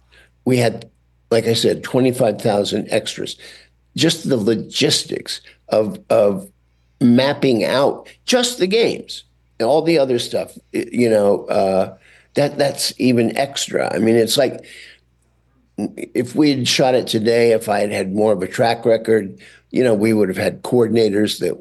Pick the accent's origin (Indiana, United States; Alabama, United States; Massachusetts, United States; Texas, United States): Indiana, United States; Growing up in Indiana, you know, that was where I lived. Those were the fields. Those were the woods. Those were the small towns and the people in the small towns.